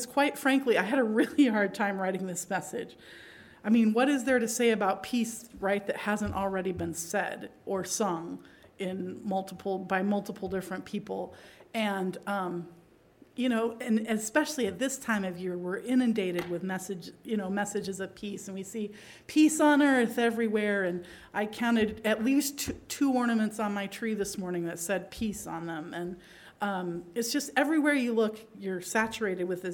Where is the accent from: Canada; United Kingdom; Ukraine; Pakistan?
Pakistan; now in United States; actually grew up in the country of Pakistan. And nowadays, everybody knows where Pakistan is. When I was growing up in Pakistan, nobody in the U.S. knew where Pakistan was.